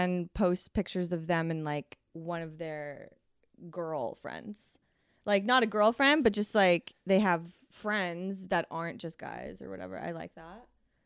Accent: New England, United States; I grew up in a really small town in New England, and it's like puritanical Calvinist bullshit.

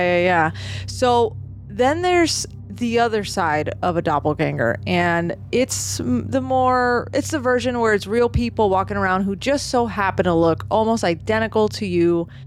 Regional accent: Boston, Massachusetts, United States; I'm from Boston. My Boston listeners!

